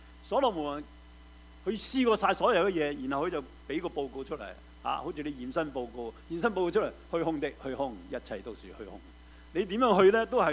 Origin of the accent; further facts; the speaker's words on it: China; 即係好似我哋中國人食叉燒包